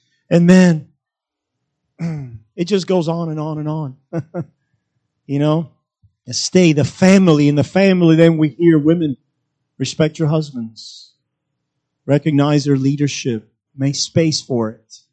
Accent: Cuba; now in United States; So I grew up in Cuba and lived under it.

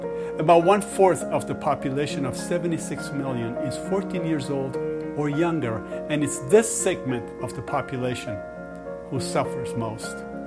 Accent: Iran; now in United States; and I am from Iran.

